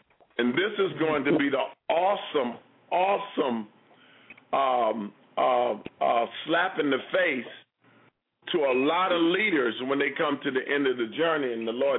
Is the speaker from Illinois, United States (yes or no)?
yes; Chicago, Illinois, United States; I was born and raised in Chicago, and homie don't play that in Chicago.